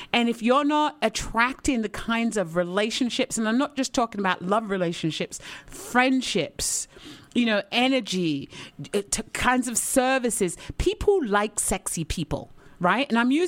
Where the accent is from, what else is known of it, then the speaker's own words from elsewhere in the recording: England, United Kingdom; I'm a woman, I'm a black woman, I'm tall, I'm English